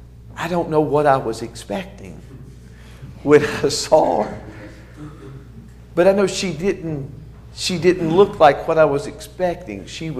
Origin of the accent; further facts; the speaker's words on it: Dixon, Tennessee, United States; In the little town that I was born and raised in Dixon, Tennessee